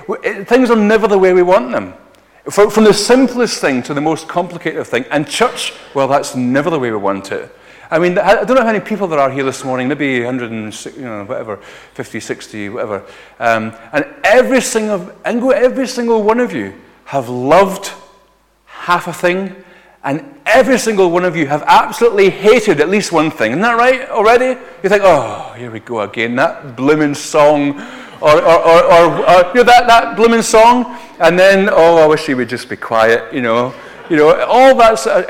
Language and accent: English; Scotland, United Kingdom; The absolute joy of being a Scotsman on the underground